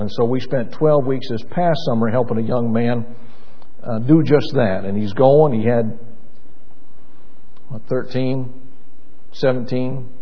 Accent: New Hampshire, United States; born there; I was born in New Hampshire, and so you know that's the Deep South to us in Maine.

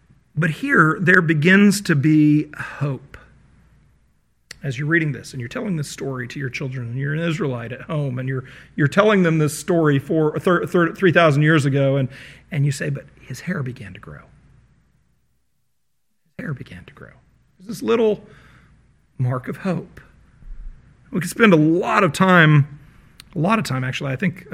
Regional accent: Virginia, United States; when I was growing up in Virginia, it was the West Virginia that we told all those jokes about.

